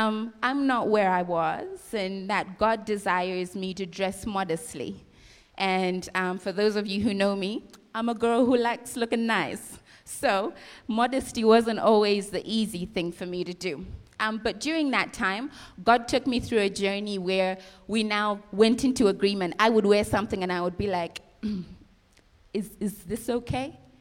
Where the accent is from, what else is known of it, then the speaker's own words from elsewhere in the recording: Australia; moved away as an adult; now in Zambia; I also grew up with a very Australian dress code. So when I moved from Australia and moved to Zambia, and by that time I was a church leader when I was leaving Australia, and I moved to Zambia